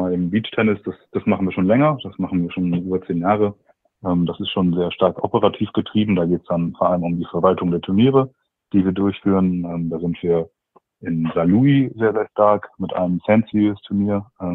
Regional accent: Osnabrück, Lower Saxony, Germany; Ja, ich bin ursprünglich aus Osnabrücker, deswegen, das ist immer eine Definitionssache, ob das noch als Nordlicht durchgeht, aber gehört ja zu Niedersachsen

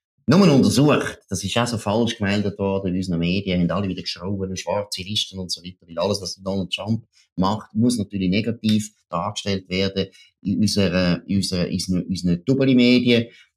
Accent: Switzerland; Und da müssen wir als Schweizer

